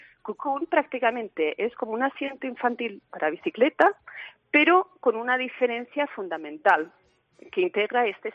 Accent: Sweden; en Europa en Suecia, de donde vengo yo

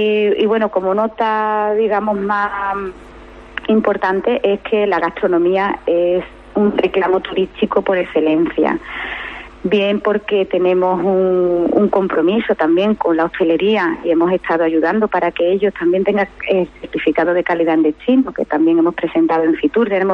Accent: Sanlúcar de Barrameda, Andalusia, Spain; Encantada de hablar de mi tierra, de mi localidad, porque además, como tú bien has dicho, yo soy una enamorada de mi tierra. Y que te espero y os espero aquí por Sanlúcar.

